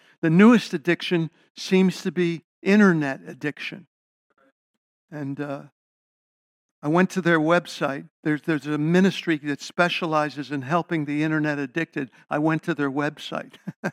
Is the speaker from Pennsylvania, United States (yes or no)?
yes; Philadelphia, Pennsylvania, United States; You know, when I was a kid, I saw people firsthand who were heroin addicts growing up in Philadelphia.